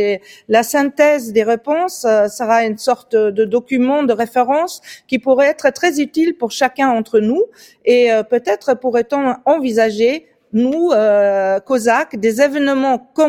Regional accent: France; en tant que Français

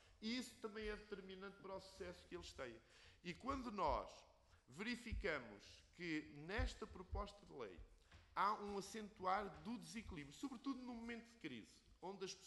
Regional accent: Marinha Grande, Leiria, Portugal; eu sou de um distrito, eu fui eleito para um distrito, que é o distrito de Leiria, sou do Conselho da Marinha Grande

